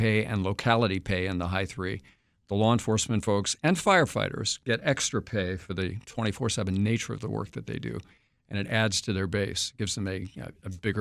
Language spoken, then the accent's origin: English; United States; I get an assignment in a field office, for example, that's outside my hometown, which is near Kansas City.